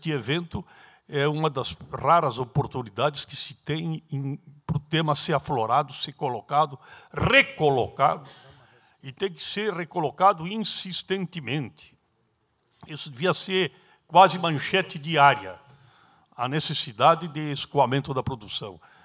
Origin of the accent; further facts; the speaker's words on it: Caxias do Sul, Rio Grande do Sul, Brazil; born there; Eu mesmo nasci em Caxias graças ao trem. Minha mãe morava em Carlos Barbosa, de frente à aviação férrea, e foi a Caxias, porque lá tinha hospital.